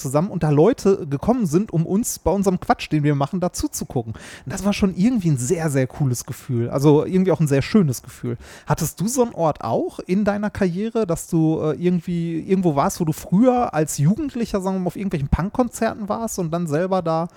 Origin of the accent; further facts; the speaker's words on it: Essen, North Rhine-Westphalia, Germany; ich bin ja in Essen, also ich komme ja aus Essen. Und ich bin ohne Scheiß wahrscheinlich so 2 Kilometer von der Weststadthalle entfernt bin ich aufgewachsen.